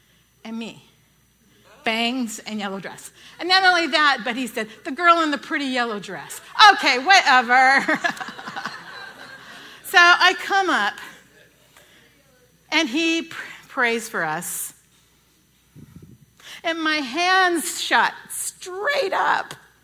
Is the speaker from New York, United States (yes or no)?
no; California, United States; I never heard of a Mennonite. I'm from California. We don't have Mennonites in California.